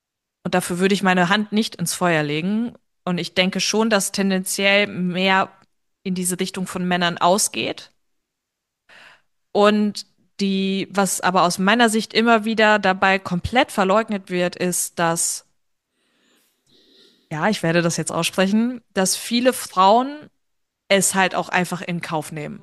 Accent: Osnabrück, Lower Saxony, Germany; also ich komme aus Osnabrück

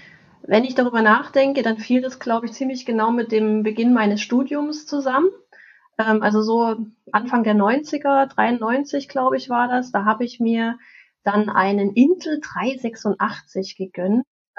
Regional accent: Germany; ich bin in der DDR aufgewachsen

